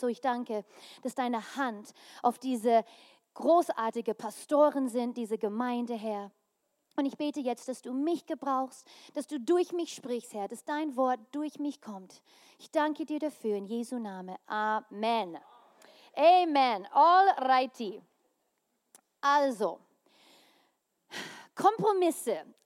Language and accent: German; Canada; now in Germany; ich komme aus Kanada, mein Mann aus Amerika.